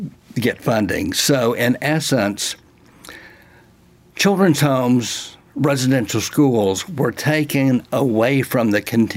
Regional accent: Texas, United States; I'm from Texas. Let me give you a Texas nightmare.

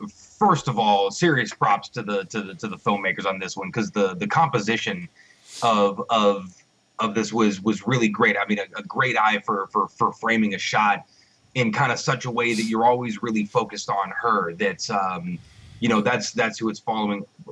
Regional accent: United States; it's just because I'm an American, though, I think.

